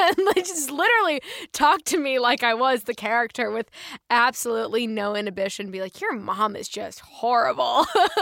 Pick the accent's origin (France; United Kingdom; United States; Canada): United States; Chicago, Illinois; I'm from Chicago, and I got involved in doing print work and commercials in Chicago kind of as a hobby